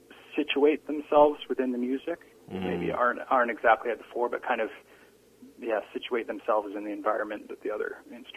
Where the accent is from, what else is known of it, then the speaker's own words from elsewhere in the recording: Prince George, British Columbia, Canada; also born or lived in Surrey / Vancouver Island; I was born in Prince George, and my father worked for PG Pulp and Paper, and he kept moving around various locations in British Columbia. So I lived in Surrey for a while, I lived in Prince Rupert for a while